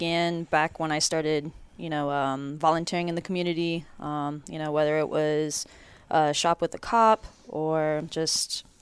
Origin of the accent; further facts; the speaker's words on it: Dade City, Florida, United States; Well, in growing up in Dade City, I had to pretty much entertain myself because there's not a lot going on out there.